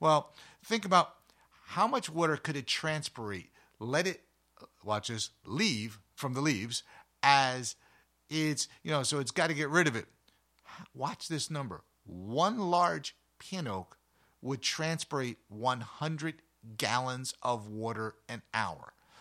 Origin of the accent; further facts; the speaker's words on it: Northeast, United States; I grew up in the Northeast, and I'm thinking about the town that I was raised in.